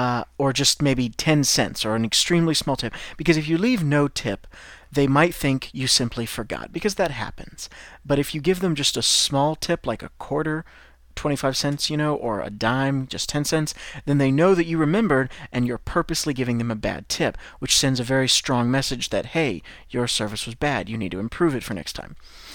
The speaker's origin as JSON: {"language": "English", "country": "United States", "said": "And I teach American English. I'm American. That's all I can teach."}